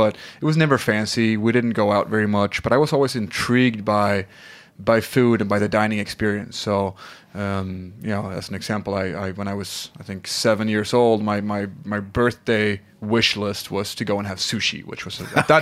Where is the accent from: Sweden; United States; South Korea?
Sweden; South Sweden; I grew up in Sweden, in the south of Sweden.